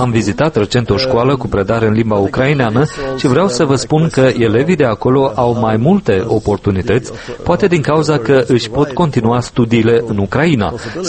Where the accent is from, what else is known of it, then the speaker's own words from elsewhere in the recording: Norway; în țara mea natală, Norvegia